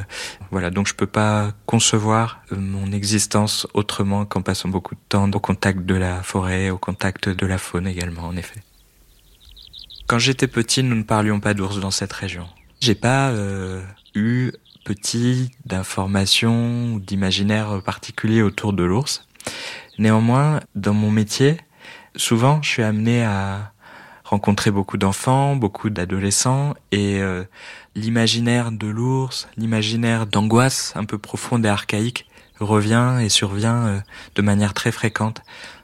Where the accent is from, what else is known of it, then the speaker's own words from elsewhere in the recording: Metz, Grand Est, France; Je suis originaire de Lorraine, mes parents habitaient à Metz et j'ai grandi avec eux, très proche de mes grands-parents. Mon grand-père maternel était originaire du nord de l'Italie.